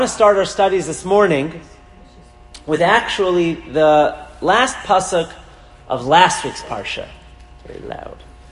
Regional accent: Boston, Massachusetts, United States; moved away; They said, aren't you from Boston? I said, yes. And there's a reason why I moved from Boston.

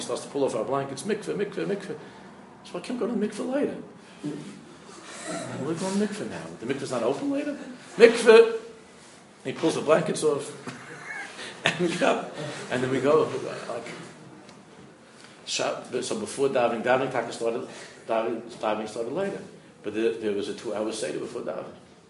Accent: Queens, New York, United States; I grew up in Queens, I'm just a nice, modern Orthodox Bacher

